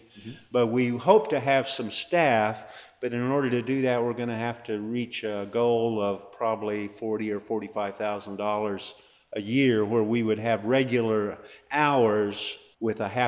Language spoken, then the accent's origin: English; Hobbs, New Mexico, United States; I believe growing up in Hobbs, New Mexico, I believe we had white swimming pools